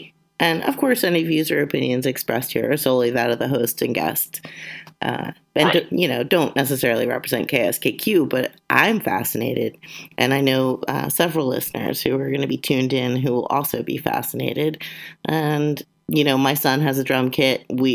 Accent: Baltimore, Maryland, United States; Well, I grew up in Baltimore, Maryland, and my parents would take me to Colonial Williamsburg

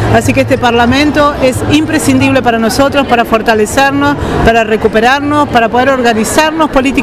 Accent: Esquel, Chubut, Argentina; now in Buenos Aires, Argentina; yo soy de Esquel, pero vivo en Buenos Aires y pertenezco al Movimiento de Mujeres Indígenas.

